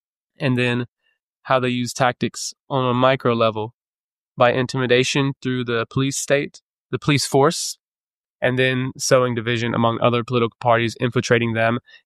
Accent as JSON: {"language": "English", "region": "Mississippi", "country": "United States", "tie": "born or raised there", "lives_now": "Czech Republic", "said": "the way I was brought up in Mississippi, but embracing more of the Czech culture here."}